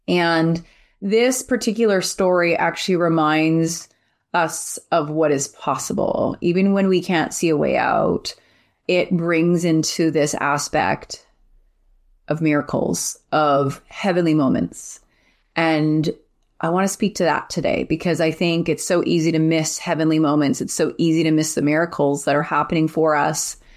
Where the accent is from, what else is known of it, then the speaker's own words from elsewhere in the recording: Alberta, Canada; We're from Alberta.